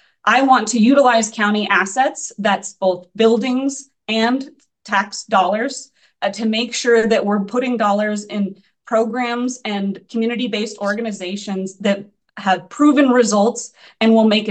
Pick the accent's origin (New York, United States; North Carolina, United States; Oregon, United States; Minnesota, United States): Oregon, United States; Eugene; now in Portland, United States; Well, I'm a born and raised in Oregon. I'm originally from Eugene and moved to Portland in 2010. So I've been here 14 years.